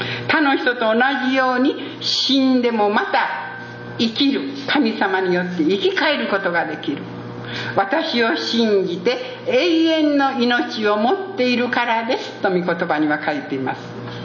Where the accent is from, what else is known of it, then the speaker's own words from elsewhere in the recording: Okayama, Japan; 私は岡山県の人間ですが